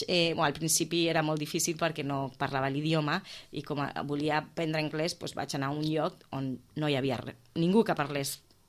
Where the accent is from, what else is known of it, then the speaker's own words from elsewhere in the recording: Sitges, Catalonia, Spain; also born or lived in United States; Jo sóc de Sitges. Jo vaig créixer aquí i vaig estudiar aquí. I llavors me'n vaig anar, i jo volia tornar.